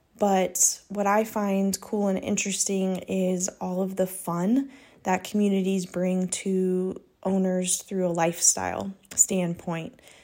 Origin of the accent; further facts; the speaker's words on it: Durham, North Carolina, United States; now in Charlotte area, United States; I grew up in the Durham and Chapel Hill area of the Triangle, and I currently live in the greater Charlotte area, actually in South Carolina.